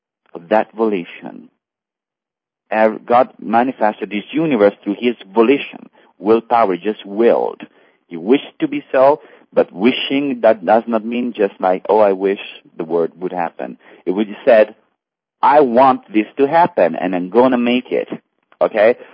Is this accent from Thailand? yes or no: yes; Thailand; I'm from Thailand, and we are broadcasting from Thailand.